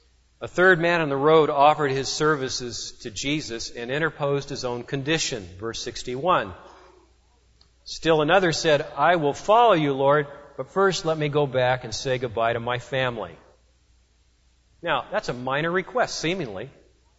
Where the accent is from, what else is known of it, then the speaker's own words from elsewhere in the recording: West Coast, United States; it is a story that I probably heard growing up on the West Coast, I would say 50 times.